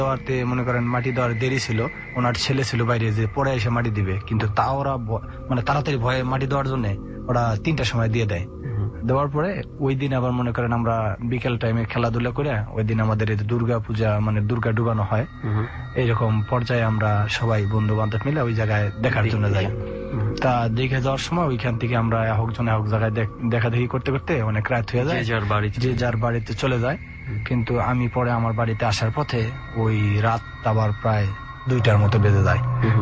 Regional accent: Tangail, Dhaka Division, Bangladesh; born there; also born or lived in Pirgacha; now in Dhaka, Bangladesh; আমি এখন ঢাকা টঙ্গী একটা প্রাইভেট সেক্টরে জব করতেছি, এবং আমার হোম ডিস্ট্রিক্ট জন্মস্থান টাঙ্গাইল সদর ওইখানে, আর আমার গ্রামের বাড়ি আর একটা রংপুর পীরগাছা থানায়।

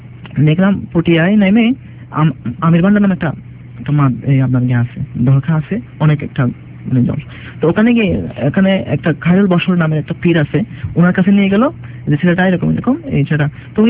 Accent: Chittagong, Chittagong Division, Bangladesh; আমি চট্টগ্রামের লোক

